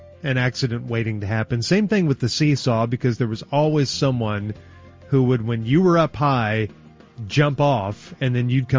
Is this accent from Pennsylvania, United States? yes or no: no; Oklahoma, United States; where I was growing up in Oklahoma, hard pan.